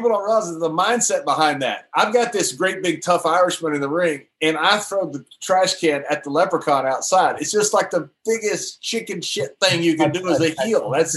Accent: Texas, United States; I'm from Texas. I don't do English well.

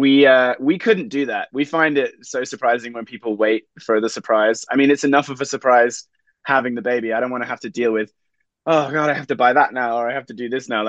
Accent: England, United Kingdom; moved away as an adult; now in Los Angeles, United States; I'm an actor from England. I moved out to America in 2010

